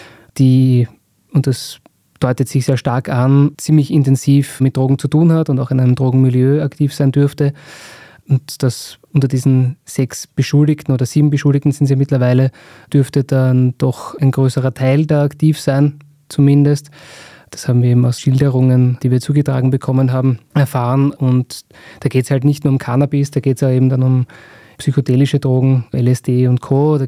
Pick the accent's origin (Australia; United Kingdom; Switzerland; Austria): Austria; Lower Austria; weil ich bin so im Raum Niederösterreich aufgewachsen, dort in der Nähe, und kenne Liesing daher sehr gut.